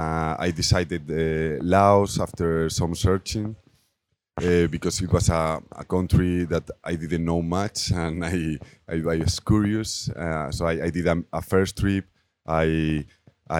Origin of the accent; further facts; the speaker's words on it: Galicia, Spain; English is a second language; So it was a village in Galicia, my hometown